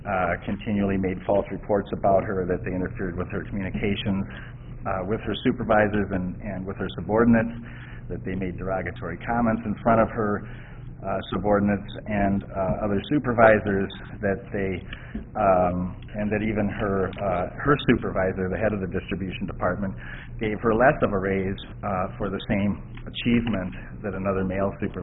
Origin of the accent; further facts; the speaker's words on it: Madison, Wisconsin, United States; May it please the court … from Madison, Wisconsin, appearing on behalf of the plaintiff in this case